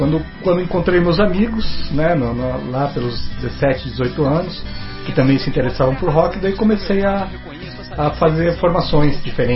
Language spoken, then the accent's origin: Portuguese; Curitiba, Paraná, Brazil; Ah, eu sou curitibano, né? Músico curitibano.